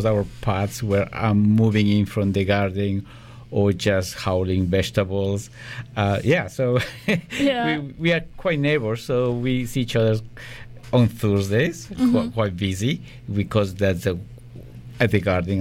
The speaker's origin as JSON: {"language": "English", "country": "Ecuador", "also_born_or_lived": "Belgium", "moved": "as an adult", "lives_now": "Canada", "said": "So I'm originally from Ecuador."}